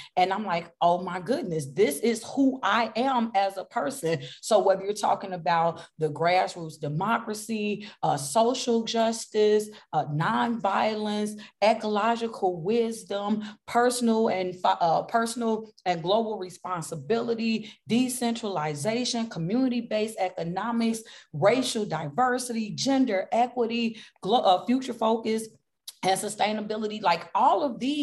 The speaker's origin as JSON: {"language": "English", "town": "Chicago", "region": "Illinois", "country": "United States", "said": "found out that there was an Illinois Green Party. I'm from Chicago. And so there was an Illinois Green Party."}